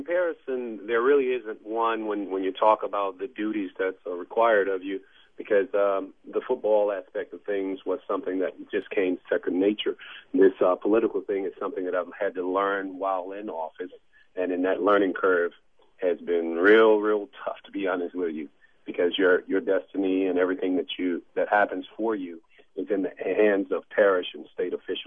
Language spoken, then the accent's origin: English; Louisiana, United States; once I made it back here to Louisiana into my hometown area